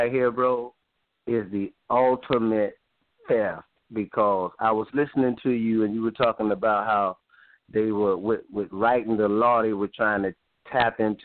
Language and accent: English; Miami, Florida, United States; So I'm from Miami, and you know, with that math we learned in Miami, I wasn't too swift at it